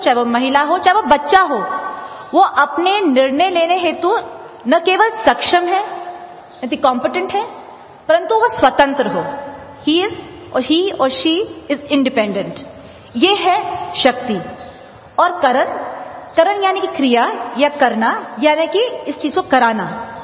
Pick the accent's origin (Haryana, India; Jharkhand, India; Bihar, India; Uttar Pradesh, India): Uttar Pradesh, India; मैं यूपी की रहने वाली हूं और मेरा जो शादी हुई है वो बंगाली परिवार में हुई है।